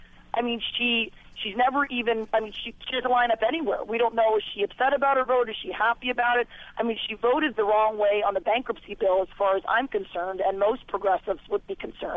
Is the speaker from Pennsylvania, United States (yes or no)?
yes; Pennsylvania, United States; also born or lived in Iowa / Michigan; I grew up in Pennsylvania, Iowa, and Michigan